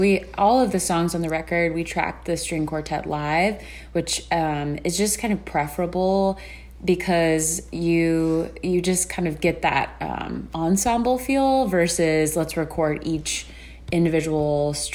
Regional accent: Florida, United States; and I grew up in South Florida, so I'm familiar with natural disasters and hurricanes and stuff

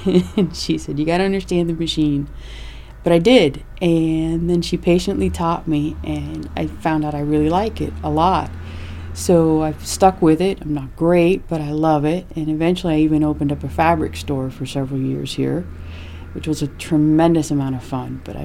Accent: Miami, Florida, United States; now in Bethel, United States; No, I'm from Miami, Florida.

